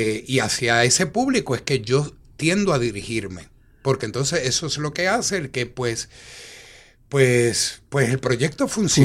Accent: Puerto Rico; soy un productor de Puerto Rico.

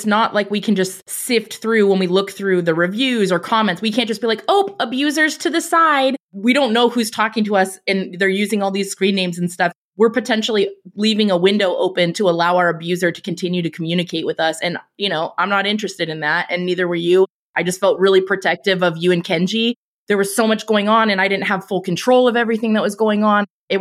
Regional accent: California, United States; she has a regional accent, which I'm from California.

